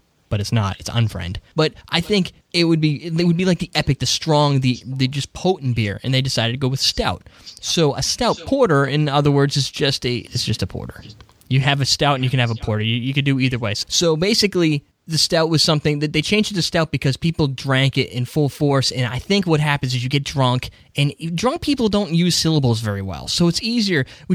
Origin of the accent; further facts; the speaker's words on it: England, United Kingdom; I guess I'm English, so I call it Entire.